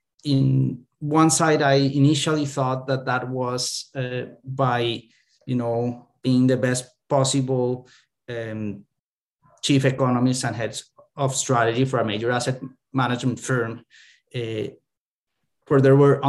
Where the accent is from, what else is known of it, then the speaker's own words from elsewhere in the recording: Colombia; now in United States; So yeah, I'm from Colombia and moving to the US.